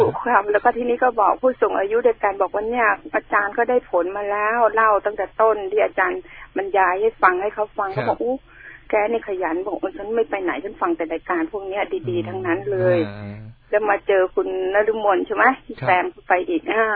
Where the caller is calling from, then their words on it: Min Buri, Bangkok, Thailand; อยู่มินบุรีไม่ตกครับคึ้มคึ้มอย่างเดียวครับ